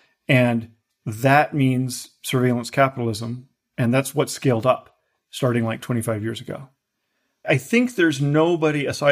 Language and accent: English; United States; I'm an American patriot, so you'll find me speaking from a real like American exceptionalism point of view.